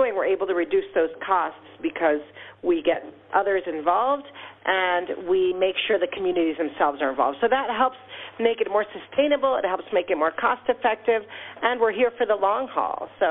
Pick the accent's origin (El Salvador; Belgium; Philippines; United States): El Salvador; I'm from El Salvador, and I grew up in this part of the world